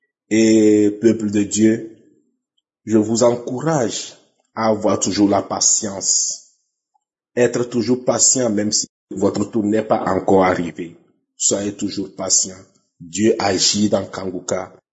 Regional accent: Togo; now in Germany; Je suis un Togolais résident en Allemagne.

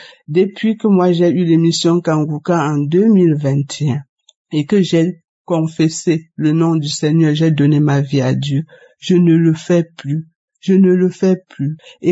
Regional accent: Cameroon; now in France; Je suis une Camerounaise vivant en France.

